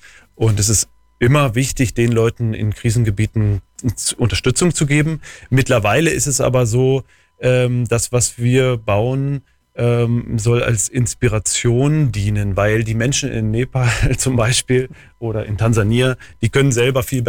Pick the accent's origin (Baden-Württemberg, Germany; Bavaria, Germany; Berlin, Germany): Berlin, Germany; now in Allgäu, Germany; Hergezogen in die schönste aller Regionen und komme eigentlich aus Berlin.